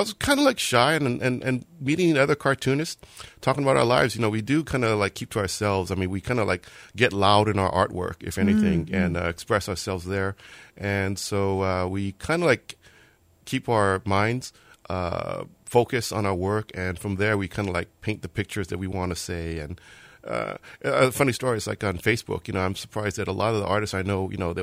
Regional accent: Honolulu, Hawaii, United States; I grew up here in Honolulu. Salt Lake is where I live right now. So basically, I guess you could say that, yeah, Hawaii is my home.

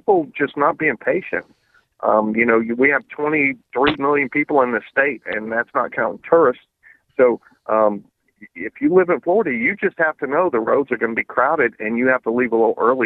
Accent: France; now in United States; Well, I was born and raised in France, and I say Lafayette.

